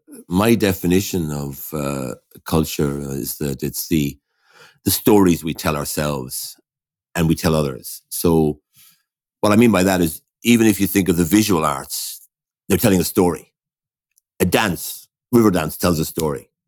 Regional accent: Waterford, Munster, Ireland; That wasn't the case when I was growing up in Waterford.

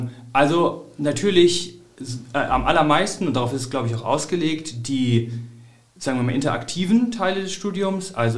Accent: Hamelin, Lower Saxony, Germany; Ich komme aus Niedersachsen, also ich komme aus Hameln

